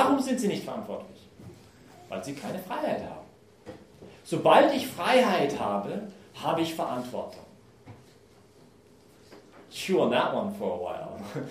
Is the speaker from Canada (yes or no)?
yes; Canada; German is a second language; meinen Versuch, deutsche Wörter zu zerlegen, als Kanadier, sorry für diese Versuche